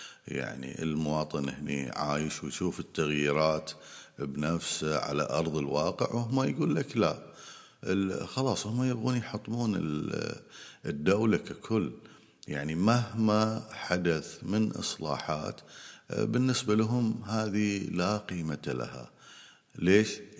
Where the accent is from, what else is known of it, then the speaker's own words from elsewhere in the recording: Bahrain; السعودية بلدي الثاني. هاي يعني أنا يعني من البحرين